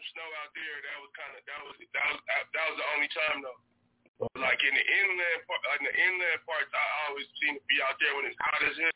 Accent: California, United States; now in Asia; You know, I'm from Cali. I ain't really used to the snow, but I've been out here overseas

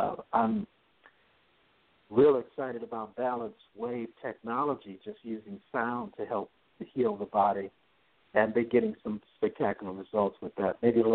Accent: Compton, California, United States; Well, the biggest thing was I grew up in Southern California, in Compton, California, and I had asthma as a kid

